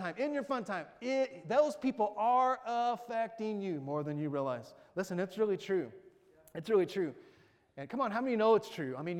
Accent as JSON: {"language": "English", "town": "Amarillo", "region": "Texas", "country": "United States", "tie": "born there", "also_born_or_lived": "Abilene, Texas", "said": "So I was born in Texas, in Amarillo, Texas, in the Texas Panhandle. And then I spent 13 years in Abilene, Texas, West Central Texas"}